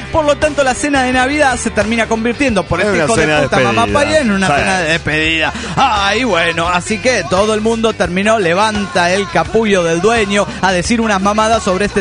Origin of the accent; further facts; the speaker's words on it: Juliaca, Puno, Peru; soy el médico de Juliaca, Perú.